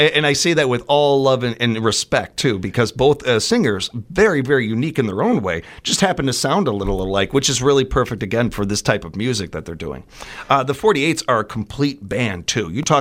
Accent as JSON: {"language": "English", "town": "Chicago", "region": "Illinois", "country": "United States", "moved": "yes", "lives_now": "Wisconsin, United States", "said": "I come from Chicago originally, but spent my, you know, a good half of my life up here in middle Wisconsin."}